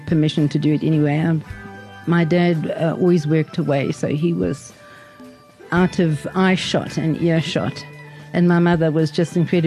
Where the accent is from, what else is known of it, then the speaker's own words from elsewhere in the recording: Durban, KwaZulu-Natal, South Africa; I grew up in Durban. I didn't grow up in Pretoria.